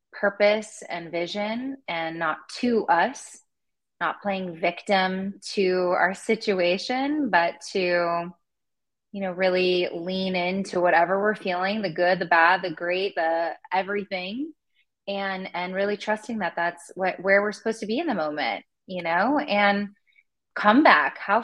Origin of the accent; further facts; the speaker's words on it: Los Angeles, California, United States; I grew up in California, in Los Angeles